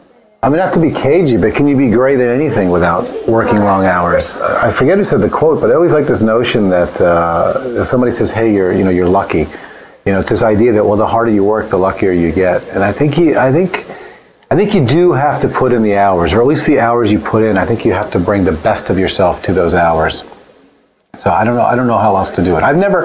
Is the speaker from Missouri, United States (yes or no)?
no; New York, United States; Well, I grew up in New York, and all my buddies were going to be lawyers and doctors and, finance guys.